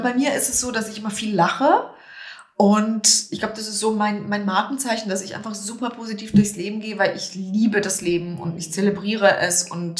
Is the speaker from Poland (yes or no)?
yes; Poland; German is a second language; Ich bin in Polen aufgewachsen, im Garten meines Großvaters.